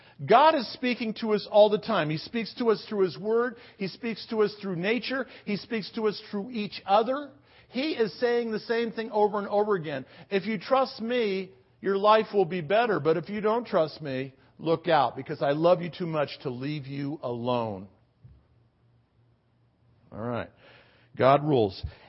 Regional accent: United States; Well, I'm an American.

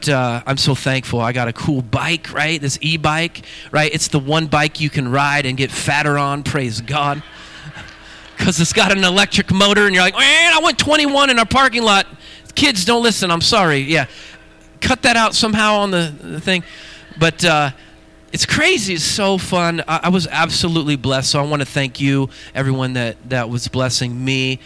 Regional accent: West Coast, United States; I can say that because I grew up on the West Coast and I've heard it before.

